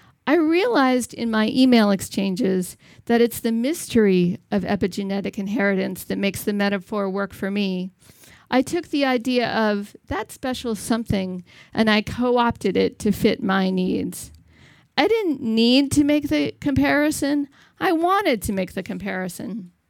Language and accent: English; Connecticut, United States; She served in local politics in my hometown in Connecticut